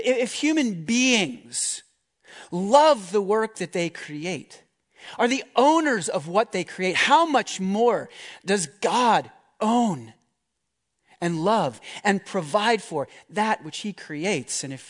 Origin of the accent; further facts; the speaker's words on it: United States; I mean, I'm an American after all. I have rights, you know.